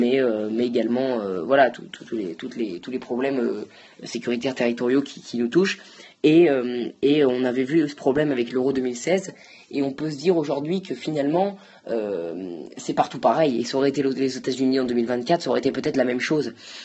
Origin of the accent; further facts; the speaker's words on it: France; Alors, nous sommes Français, nous sommes chauvins forcément